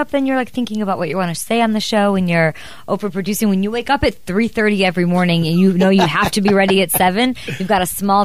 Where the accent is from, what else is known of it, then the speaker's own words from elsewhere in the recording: Chicago, Illinois, United States; And I'm from Chicago